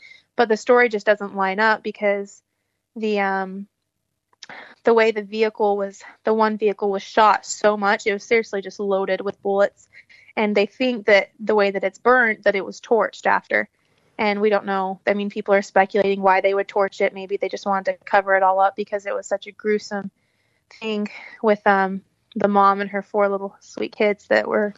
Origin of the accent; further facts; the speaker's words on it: United States; also born or lived in Mexico; I was actually born there, but I am American as well. And I mostly lived in the States.